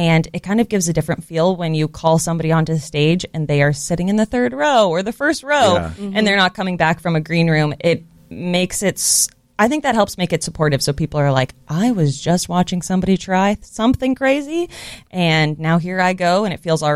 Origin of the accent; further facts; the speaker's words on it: California, United States; I grew up in California and moved to Chicago for college.